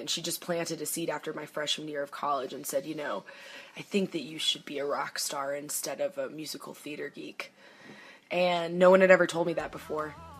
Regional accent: New York, United States; moved away as an adult; And then on a personal level, just growing up in New York, I had never really left home before after college, you know?

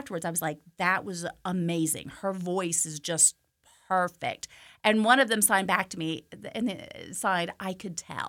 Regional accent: Virginia, United States; moved away; And I grew up in Virginia with a grandmother from Tennessee, so I learned sign language that's slightly different than here. Now, I've been here for 30 years

